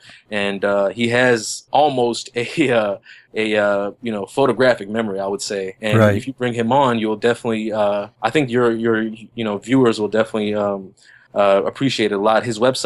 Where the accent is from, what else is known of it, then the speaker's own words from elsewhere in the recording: Somerset, Kentucky, United States; also born or lived in Chicago, United States; I was born in Chicago, and then I grew up and was raised from 6 to 17 in Kentucky, a small town, Somerset, Kentucky.